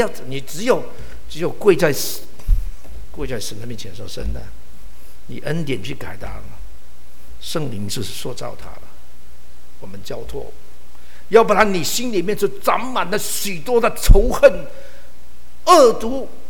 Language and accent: Chinese; China; 所以我们中国人说要排毒